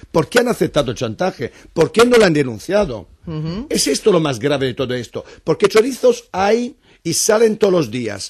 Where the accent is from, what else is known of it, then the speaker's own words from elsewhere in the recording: Italy; Spanish is a second language; moved away as an adult; now in Spain; como vengo de Italia y he vivido el gobierno de Monti